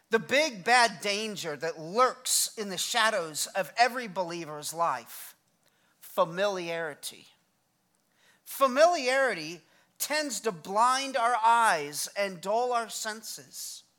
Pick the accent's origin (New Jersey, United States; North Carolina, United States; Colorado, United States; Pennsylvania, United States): Colorado, United States; also born or lived in Massachusetts / Vermont; I was not born and raised in Louisiana. I was raised up north in Colorado and Massachusetts and Vermont. So when I moved down here, at first I thought a crawfish boil was a little gross.